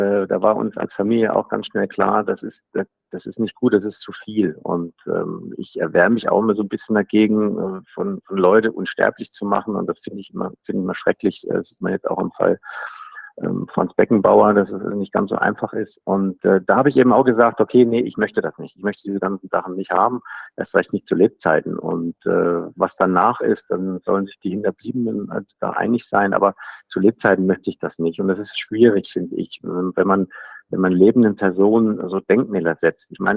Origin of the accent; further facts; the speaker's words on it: Thuringia, Germany; Ich komme aus Thüringen